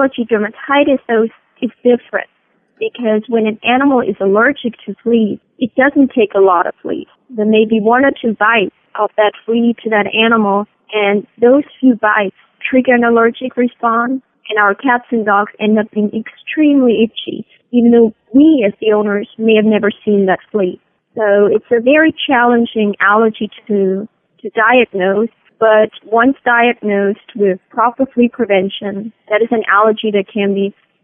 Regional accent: Salzburg, Austria; English is a second language; moved away as an adult; now in United States; I'm an Austrian native. I grew up in Salzburg. Maybe familiar with Salzburg from The Sound of Music.

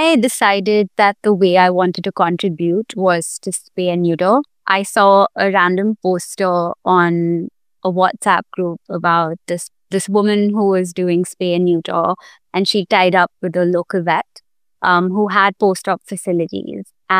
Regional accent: Delhi, India; also born or lived in Mumbai; So I was born in India, in Bombay, and I grew up in Delhi.

